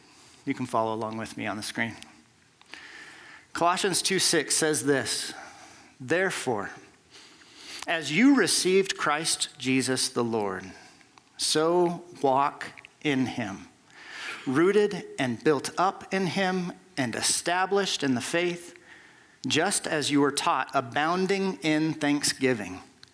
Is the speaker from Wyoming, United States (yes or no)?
yes; Wyoming, United States; I mean, I'm from Wyoming, man. My grandparents, they grew up on this land, and they knew how to pull themselves up from their bootstraps.